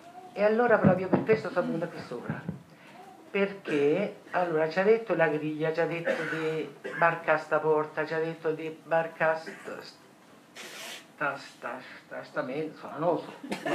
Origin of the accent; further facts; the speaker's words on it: Montegranaro, Marche, Italy; E vengo da Monteranaro.